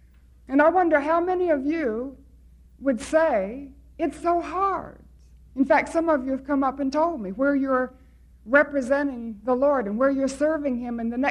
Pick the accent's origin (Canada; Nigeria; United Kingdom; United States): United States; North Carolina; I come from North Carolina in the States, and we have some big military bases.